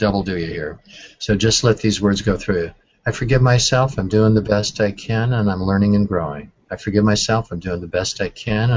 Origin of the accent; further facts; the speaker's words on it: Minnesota, United States; I'm from Minnesota.